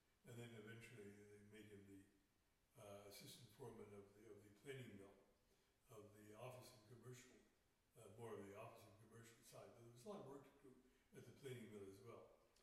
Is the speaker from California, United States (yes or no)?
no; Denton, Texas, United States; born there; I was born in the North Texas town of Denton in September 1934. That's just a few miles north of Dallas.